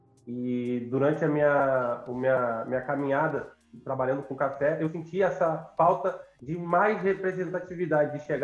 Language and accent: Portuguese; Araruama, Rio de Janeiro, Brazil; Eu sou natural de Araruama, interior do estado aqui do Rio de Janeiro. Hoje em dia eu moro na Baixada Fluminense, Nova Iguaçu, e onde eu vim há 10 anos, eu saí de Araruama e vim para Nova Iguaçu